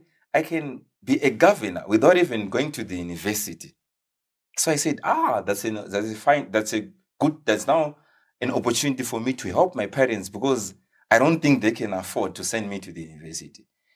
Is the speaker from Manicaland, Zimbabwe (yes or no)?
yes; Watsomba, Manicaland, Zimbabwe; English is a second language; So I was born and bred in Watsomba.